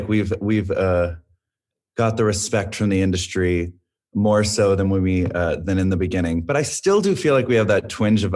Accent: Arlington, Texas, United States; also born or lived in California; So Kirsty, Mitch, and I, we grew up together in Arlington, Texas, doing choir and theater. Then we all went off to like separate places. Mitch was in high school. Kirsty went to college in Oklahoma. I went to California.

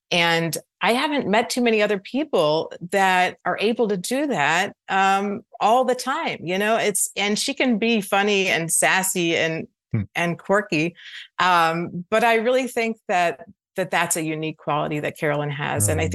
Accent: Baltimore, Maryland, United States; moved away; I grew up in Baltimore, which was a very segregated city, and then I moved to Chicago.

